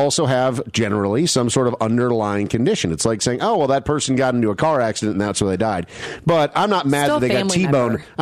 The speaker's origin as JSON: {"language": "English", "region": "Midwest", "country": "United States", "tie": "born or raised there", "said": "Okay, I grew up in the Midwest."}